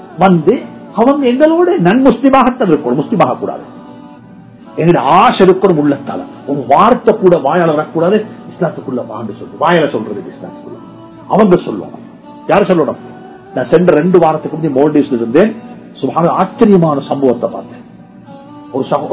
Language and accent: Tamil; Wattala, Western Province, Sri Lanka; நான் வத்தலையை சேர்ந்தவர், எங்க ஊர் கொழும்புல வத்தலை, நான் ஒரு கிறிஸ்டியன், நான் பௌத்தனாக இருந்து கிறிஸ்டியனுக்கு மாறினவன்